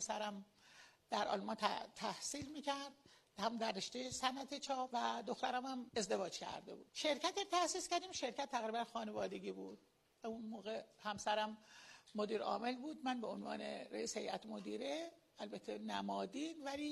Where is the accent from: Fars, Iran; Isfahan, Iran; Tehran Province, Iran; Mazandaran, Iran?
Fars, Iran; Shiraz; born there; من در شیراز متولد شدم، در یه خانواده‌ای میتونم بگم مرفه اون زمان، یعنی با معیارای اون زمان مرفه.